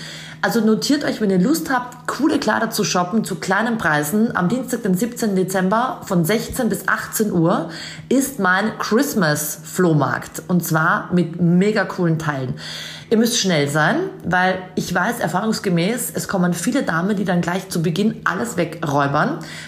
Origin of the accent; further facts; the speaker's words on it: Austria; Ich sag immer in Deutschland, ich bin Österreicherin und ich hasse Skifahren.